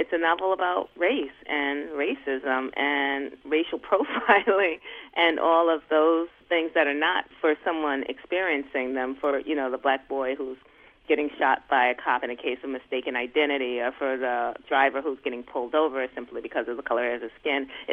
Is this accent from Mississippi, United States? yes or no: no; Brooklyn, New York, United States; And I was growing up in Brooklyn and living in an apartment, and they spoke like we spoke.